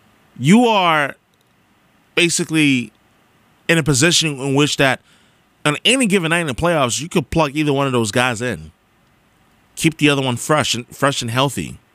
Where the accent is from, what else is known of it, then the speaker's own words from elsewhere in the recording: New York, United States; as I was walking down the streets of New York in my hometown on Friday